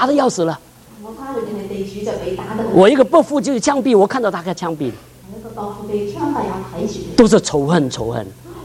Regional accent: China; 我在中国大陆长大。很小开始受无神论的教育。

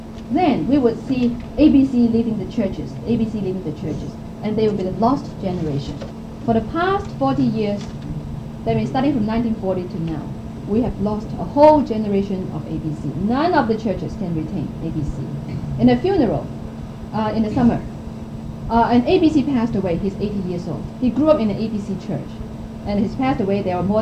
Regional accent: Hong Kong; now in United States; where did you come from? I came from Hong Kong.

